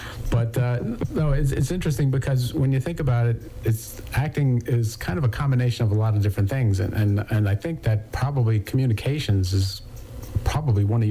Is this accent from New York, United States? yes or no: yes; New York, United States; And I grew up in New York, so everybody wanted to be a New York Yankee.